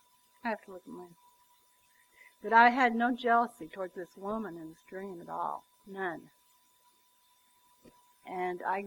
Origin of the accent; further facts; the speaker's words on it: McCook, Nebraska, United States; born there; I was born in McCook, Nebraska, to a farmer.